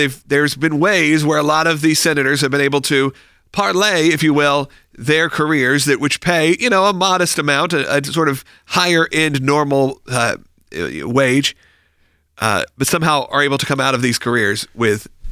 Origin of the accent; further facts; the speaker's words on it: Georgia, United States; moved away; The state of Georgia, which, again, as we kind of discussed, kind of like Kentucky, even it's my home state, it's where I was born and raised. I left, but it's where I was born and raised originally.